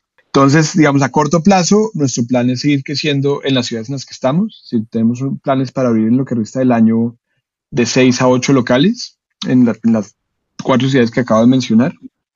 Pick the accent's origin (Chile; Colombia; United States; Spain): Colombia; Yo irme como colombiano a abrir en México